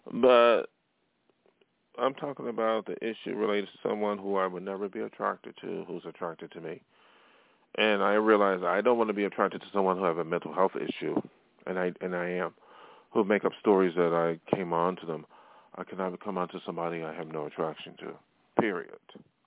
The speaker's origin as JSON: {"language": "English", "town": "Buffalo", "region": "New York", "country": "United States", "tie": "born or raised there", "lives_now": "Los Angeles, United States", "said": "I've been in L.A. a very long time, so this is my hometown. It's not Buffalo. Buffalo don't. I respect Buffalo, but Buffalo is in the past, not the present."}